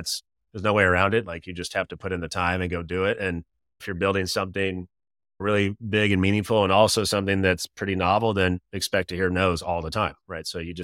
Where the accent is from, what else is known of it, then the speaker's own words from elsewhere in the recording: Kent, Washington, United States; my father worked for Boeing, so I grew up in Kent.